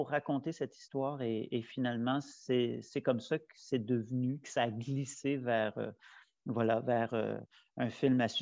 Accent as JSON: {"language": "French", "region": "Quebec", "country": "Canada", "moved": "yes", "lives_now": "France", "said": "je suis Canadien d'origine, je suis Québécois, mais j'habite la France depuis 22 ans et j'ai habité Paris. Et puis quand j'ai décidé d'aller vivre à la campagne"}